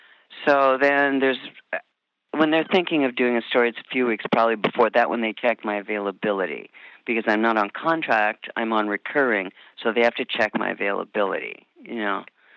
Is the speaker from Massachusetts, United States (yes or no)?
no; Michigan, United States; born there; also born or lived in Iowa / Omaha; No, I was born in Michigan, and my dad worked for Mutual of Omaha